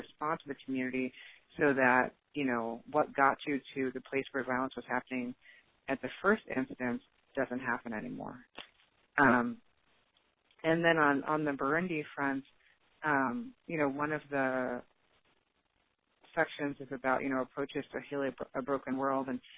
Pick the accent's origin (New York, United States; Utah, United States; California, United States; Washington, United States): New York, United States; New York City; I'm from New York City. New York City feels pretty far away from Mogadishu.